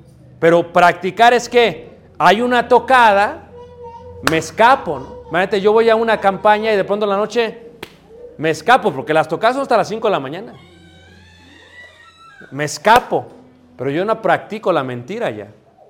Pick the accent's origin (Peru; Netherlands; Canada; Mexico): Mexico; Coyoacán, Mexico City; No, yo soy de Ciudad de México, de Coyoacán, hermano.